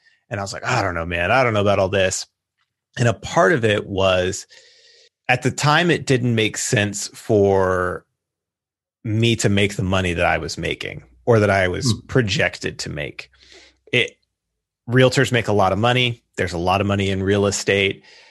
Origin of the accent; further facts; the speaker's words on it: the South, United States; growing up in the South, and I wasn't raised in like all that conservative of a home, but being in the South in kind of somewhat Christian circles